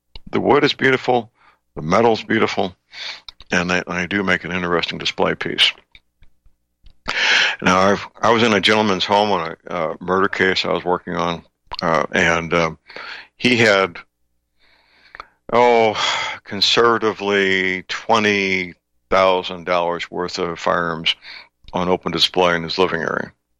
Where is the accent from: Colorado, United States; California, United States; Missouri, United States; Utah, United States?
Missouri, United States; St. Louis; Missouri History Museum in Forest Park in St. Louis, my hometown, for decades they had a excellent collection of 19th century, early 20th century firearms